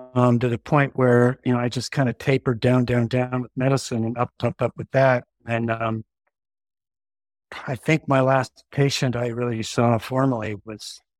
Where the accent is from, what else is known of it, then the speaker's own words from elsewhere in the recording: San Diego, California, United States; I grew up in San Diego, and I've always loved the mountains and the ocean.